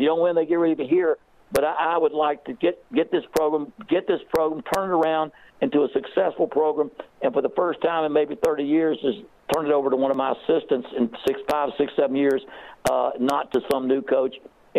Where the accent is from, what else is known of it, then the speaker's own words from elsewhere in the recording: Morgantown, West Virginia, United States; Tommy and I grew up in Morgantown, and that's where we grew up and coached football and learned how to coach.